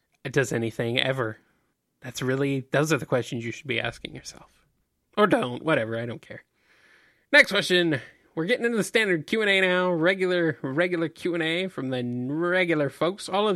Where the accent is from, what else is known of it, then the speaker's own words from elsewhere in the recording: Arizona, United States; I grew up in Arizona and that's where I live currently